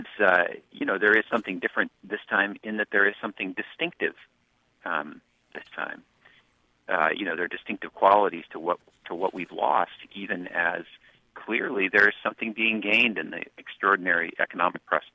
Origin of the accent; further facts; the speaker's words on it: Berkeley, California, United States; So I come from a pretty middle-class family, and when I was a kid, growing up in Berkeley